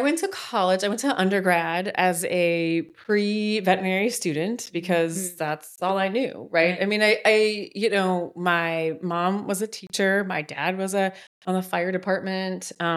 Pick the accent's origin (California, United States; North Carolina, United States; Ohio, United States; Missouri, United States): Ohio, United States; Akron; And so I spent a summer back home in Akron. I grew up in Akron and spent a summer being a temp.